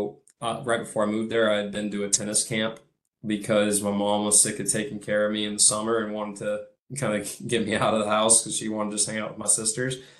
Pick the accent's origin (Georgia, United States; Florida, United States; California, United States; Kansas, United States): Georgia, United States; Alpharetta; I grew up in the Atlanta area, just north of it, in Alpharetta, Johns Creek.